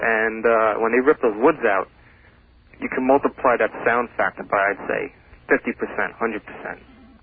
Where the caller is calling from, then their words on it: Holbrook, United States; I'm calling from Holbrook.